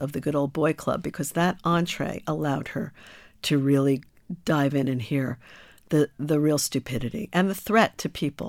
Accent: New York, United States; which to me is rather astonishing being a New Yorker.

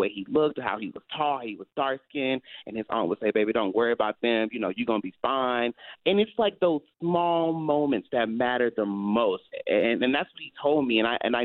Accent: Houston, Texas, United States; And I'm from Houston originally, so I don't know if that matters.

